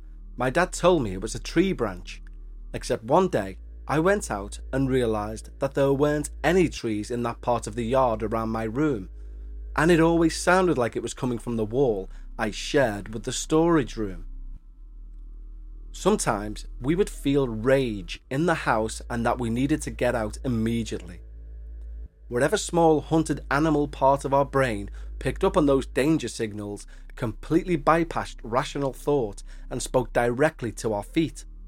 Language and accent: English; Philippines; I come from the Philippines, where religious faith and belief in the ghosts, cryptids, and witches go hand in hand.